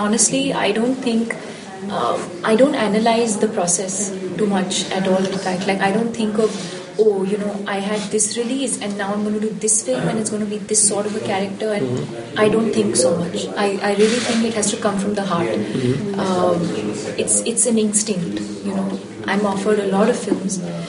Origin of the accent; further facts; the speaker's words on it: South India, India; growing up in South India, I have been familiar with the language